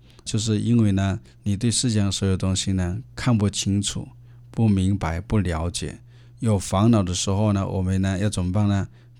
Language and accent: Chinese; China; 那么中国有5000年的文化，其中有两个朝代是值得我们中国人骄傲的